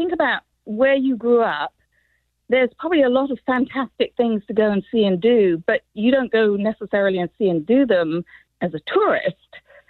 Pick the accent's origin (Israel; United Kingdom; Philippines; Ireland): United Kingdom; London; moved away as an adult; now in United States; I was born in London, grew up in London, ended up joining the British Army, met my husband, came over to America